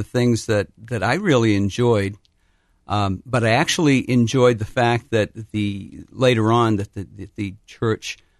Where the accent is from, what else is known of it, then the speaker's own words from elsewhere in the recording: Old Town, Maine, United States; Okay, well, Old Town is a real small community, about 250 miles north of Boston, Massachusetts, and it's about 8,000 people. It was when I grew up, and it still is.